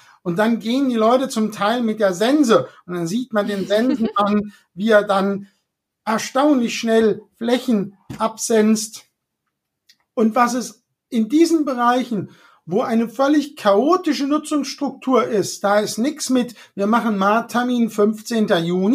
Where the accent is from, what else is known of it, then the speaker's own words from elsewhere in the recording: Rhineland-Palatinate, Germany; Ich bin ja da im Hunsrück aufgewachsen und eine Gegend, die eben landwirtschaftlich nicht sehr geeignet ist.